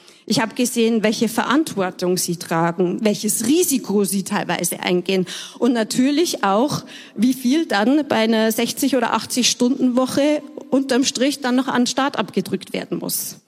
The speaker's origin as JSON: {"language": "German", "region": "Bavaria", "country": "Germany", "tie": "born or raised there", "said": "Ich bin dann in Bayern aufgewachsen und zur Schule gegangen"}